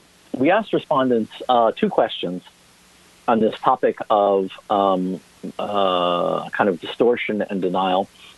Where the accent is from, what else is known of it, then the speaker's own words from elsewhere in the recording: Connecticut, United States; But even in Connecticut, that's my home state, Connecticut, 15%.